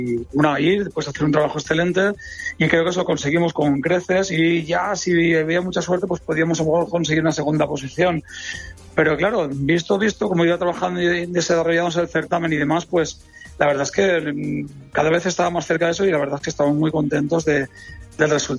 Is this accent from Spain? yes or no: yes; Alzira, Valencian Community, Spain; now in La Nucía, Spain; yo vine aquí para estar en la Nucía, yo soy de Valdalcira, de Valencia, y la verdad es que yo llegué aquí al Instituto de la Nucía para un año y con la intención de volverme para allá, y la verdad es que ya desde el año 2008 que estoy aquí